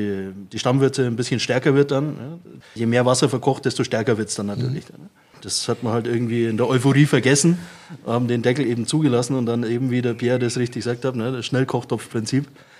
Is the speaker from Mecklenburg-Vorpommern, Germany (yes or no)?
no; Marktleuthen, Bavaria, Germany; Aber tatsächlich nicht weit weg, also ursprünglich aus Markleuten.